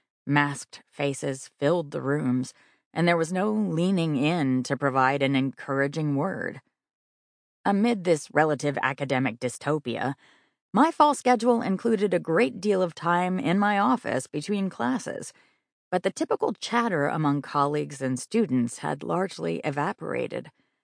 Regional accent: Appalachia, United States; accent: Southern Appalachian; very aware of my Southern Appalachian accent and the inability of my mouth to keep up with my mind

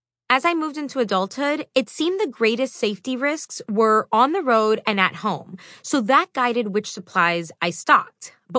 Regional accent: Miami, Florida, United States; growing up in Miami, I'd come across a lot of stray dogs and cats.

